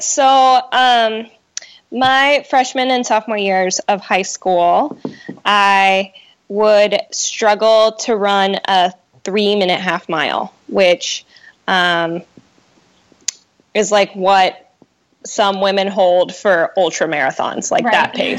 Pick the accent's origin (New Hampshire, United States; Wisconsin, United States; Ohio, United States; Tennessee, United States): Tennessee, United States; Chattanooga; Sure. Yeah, so I grew up in Chattanooga in Tennessee, and I was a completely average athlete all through high school